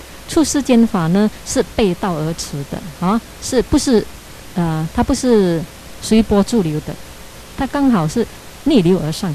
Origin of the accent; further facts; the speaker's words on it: China; 我觉得呢，我们中国人呢，啊，跟西方人呢